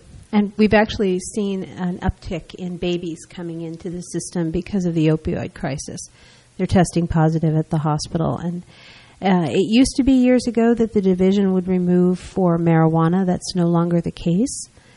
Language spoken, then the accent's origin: English; New Jersey, United States; also born or lived in Florida; I started in Florida, and then I'm originally from New Jersey, and when I moved back in 2006, they had a new CASA program in Somerset, Hunterdon, and Warren